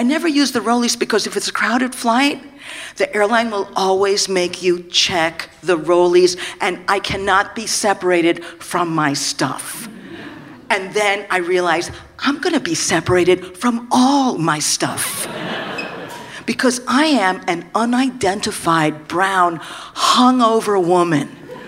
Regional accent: San Francisco, California, United States; You see, my origin was San Francisco. I'm from San Francisco, and so please check my itinerary. I have to go back to San Francisco.

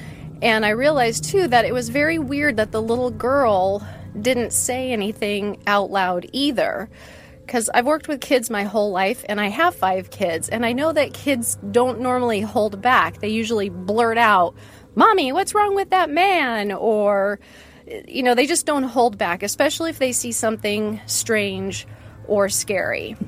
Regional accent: West Coast, United States; also born or lived in Seattle / Portland / Sacramento; I grew up mostly on the West Coast. Kind of for my dad's job, we went between Seattle, Portland, and Sacramento.

